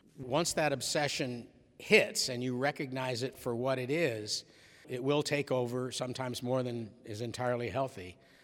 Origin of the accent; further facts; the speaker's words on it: Gloversville, New York, United States; the neighborhood that I grew up in Gloversville, New York